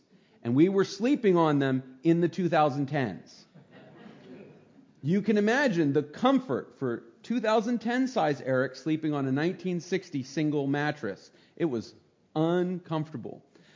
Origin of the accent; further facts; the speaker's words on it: New Jersey, United States; Now, I grew up in New Jersey. My family's from Pennsylvania, eastern Pennsylvania.